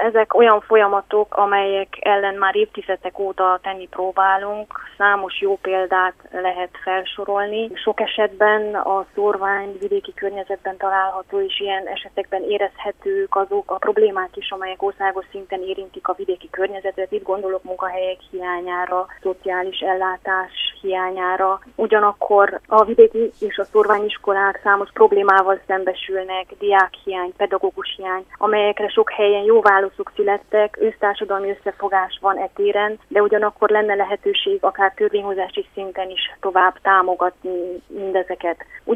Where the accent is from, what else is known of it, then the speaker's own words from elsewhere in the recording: Slovenia; Ugye én szlovénban születtem és nőttem fel, ismerem ezeket a problémákat.